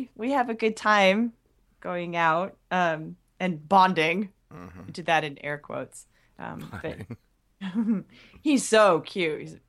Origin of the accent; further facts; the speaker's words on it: United States; But I'm American pretending to be Canadian.